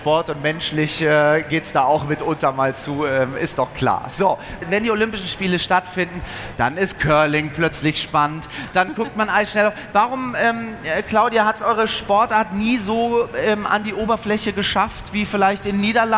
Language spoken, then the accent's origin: German; Schleswig-Holstein, Germany; auf zugefrorenen Seen da irgendwo bei uns in Schleswig-Holstein